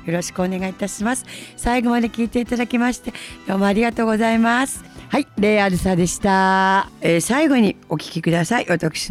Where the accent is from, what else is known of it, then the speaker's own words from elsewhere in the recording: Tokyo, Japan; 私は生まれも育ちも東京なので毎年行ってました、隅田川の花火大会。